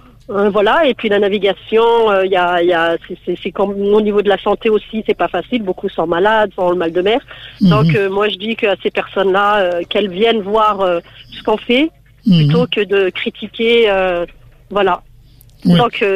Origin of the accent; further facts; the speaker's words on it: Nice, Provence-Alpes-Côte d'Azur, France; je suis de Nice